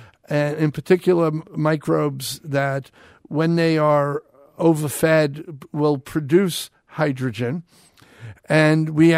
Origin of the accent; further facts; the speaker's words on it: New York City, New York, United States; I grew up in New York City.